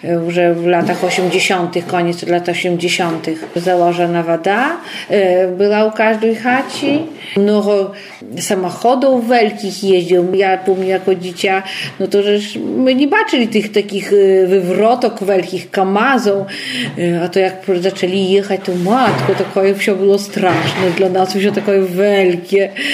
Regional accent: Siemianówka, Podlaskie Voivodeship, Poland; Ja pochodzę sama z Siemanówki.

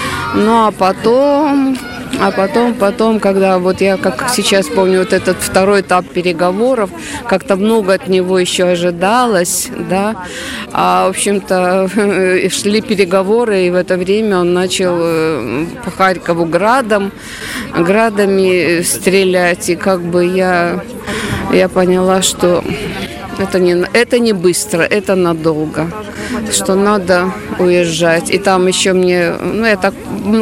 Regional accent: Bila Tserkva, Kyiv Oblast, Ukraine; now in Vilnius, Lithuania; Путешествие в Вильнюс связано с войной. Я приехала из Белой Церкви оттуда.

